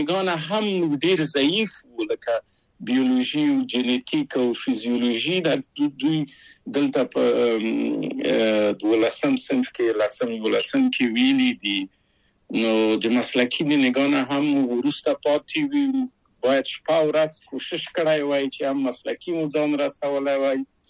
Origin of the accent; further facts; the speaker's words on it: Kabul, Afghanistan; او زه له کابل په یو دولتي بورس چکسلواکیا ته راغلم.